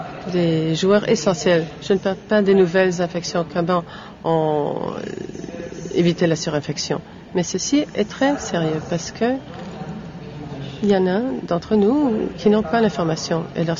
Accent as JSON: {"language": "French", "country": "Uganda", "said": "Moi, je viens de l'Ouganda, où je suis cofondateur de Ugandan Positive, séropositif de l'Ouganda."}